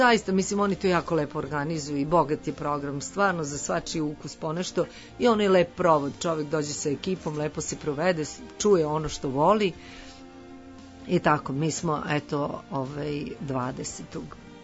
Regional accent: Niš, Nišava District, Serbia; A nekako mi bilo logično, iz Niš sam, pa valjda bi trebalo tamo da pevam.

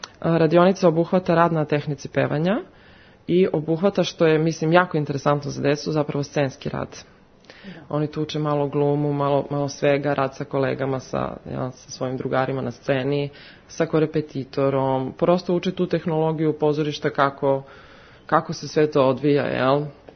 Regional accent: Negotin, Bor District, Serbia; Ja sam, kažem, potekla iz Negotina, iz te muzičke škole

